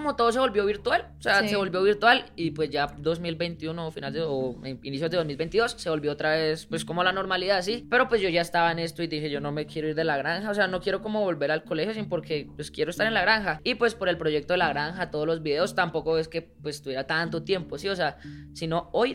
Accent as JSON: {"language": "Spanish", "town": "La Vega", "region": "Cundinamarca", "country": "Colombia", "said": "soy de La Vega, pero sí. Al lado de La Vega, que es un pueblo muy cerca a la capital de Colombia, para el que no lo conozca, queda otro pueblo que se llama San Francisco."}